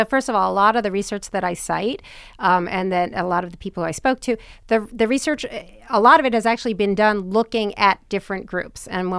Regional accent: New Jersey, United States; How I was born and raised in New Jersey, so I do not take that as fine with me, right?

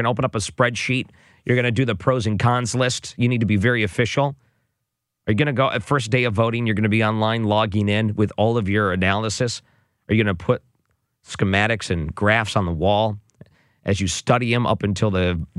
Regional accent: Michigan, United States; Now, remember, I grew up outside Detroit, so I watched the Tigers.

